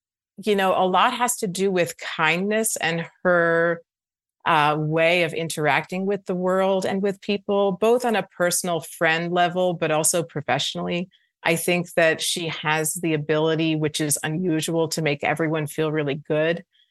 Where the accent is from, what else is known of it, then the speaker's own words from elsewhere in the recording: Baltimore, Maryland, United States; moved away; I grew up in Baltimore, which was a very segregated city, and then I moved to Chicago.